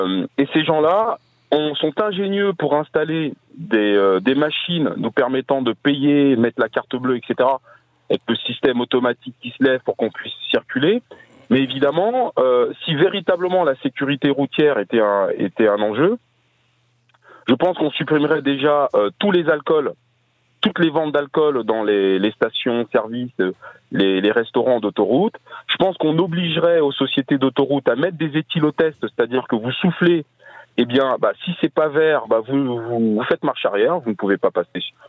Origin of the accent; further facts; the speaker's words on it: France; en tant que Français, je suis de plus en plus mal à l'aise.